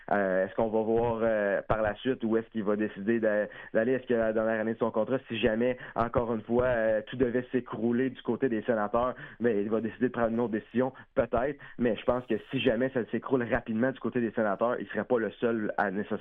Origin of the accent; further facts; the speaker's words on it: Gatineau, Quebec, Canada; moi j'ai grandi à Gatineau